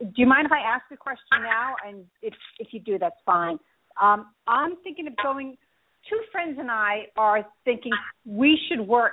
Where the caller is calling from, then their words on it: New York, United States; New York.